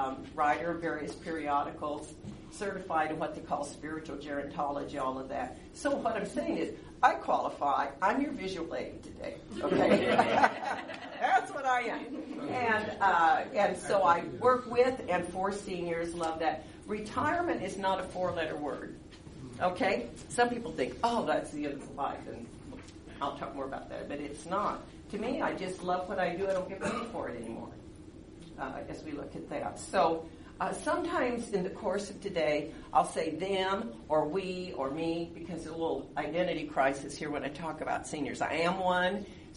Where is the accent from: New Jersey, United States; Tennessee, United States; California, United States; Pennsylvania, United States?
California, United States